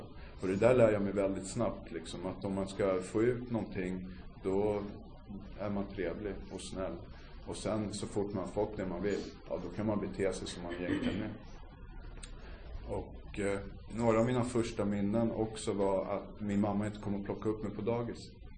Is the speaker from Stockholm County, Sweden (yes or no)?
yes; Stockholm, Stockholm County, Sweden; born there; Jag föddes här i Stockholm, Södersjukhuset, 1975, 32 år sedan. Jag är uppväxt hos en mamma.